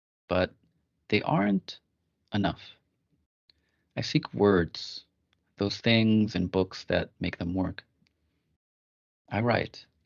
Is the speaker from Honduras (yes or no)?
no; Bronx, New York, United States; And so, like, growing up in the Bronx, you felt like you were like an outcast. Just for being born.